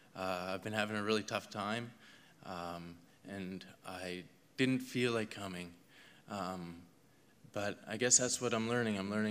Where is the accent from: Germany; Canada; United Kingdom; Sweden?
Canada; Saint John, New Brunswick; I am 27 years old, and I'm from St. John, New Brunswick.